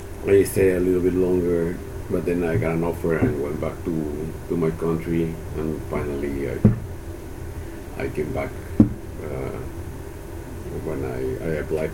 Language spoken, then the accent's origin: English; Lima, Peru; now in United States; Well, I'm originally from Peru, okay. In South America. I'm from the capital, Lima.